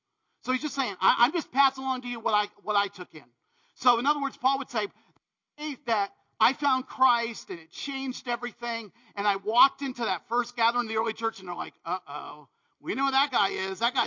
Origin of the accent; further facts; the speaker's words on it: East Coast, United States; So some of you may or may not know, I am from the East Coast, and so that's exactly my story.